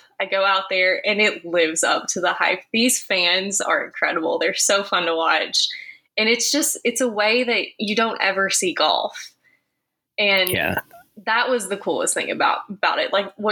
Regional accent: Kentucky, United States; because I'm from Eastern Kentucky. I'm from the mountains.

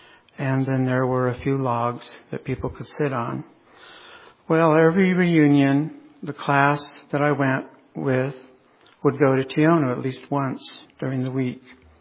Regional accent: Modesto, California, United States; born there; I was born in Modesto, California. I was baptized at the age of 8.

